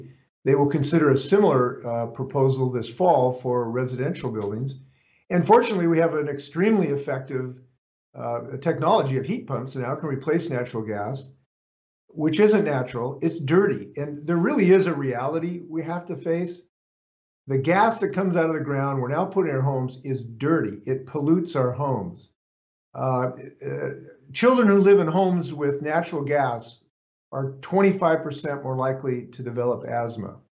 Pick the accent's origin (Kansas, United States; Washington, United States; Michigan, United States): Washington, United States; I live on a little island just west of Seattle, and I see the effects in my hometown.